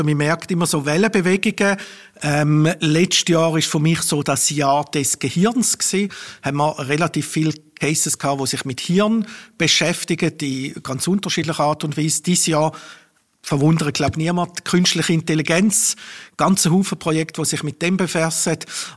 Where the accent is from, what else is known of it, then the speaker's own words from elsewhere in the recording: Eastern Switzerland, Switzerland; now in Münchenstein, Switzerland; Daneben wohne ich seit 30 Jahren in Basel-Land, mir gehört es nicht. Ich komme ursprünglich aus der Ostschweiz, wohne in Münchenstein